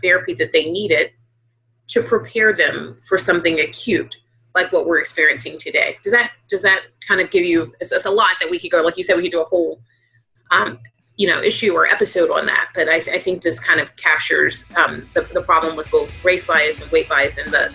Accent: Atlanta, Georgia, United States; I mean, I grew up in Southwest Atlanta, and what I do have, the reason why I'm bringing that back up again is because where I grew up, the zip code I grew up in has more Black doctors per capita than anywhere else in the entire United States

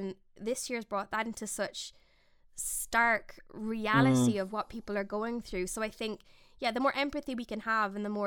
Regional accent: Ireland; I'm from the Republic of Ireland

